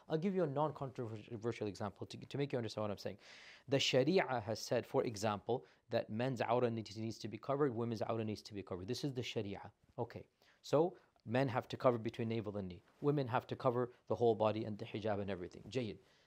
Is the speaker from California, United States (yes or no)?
no; Houston, Texas, United States; also born or lived in Jeddah, Saudi Arabia; Between Houston and Jeddah. I grew up in Jeddah as well a little bit.